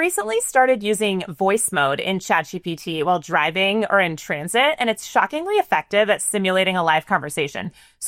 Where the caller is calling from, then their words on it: San Francisco, California, United States; So I'm here in San Francisco, the global capital of AI.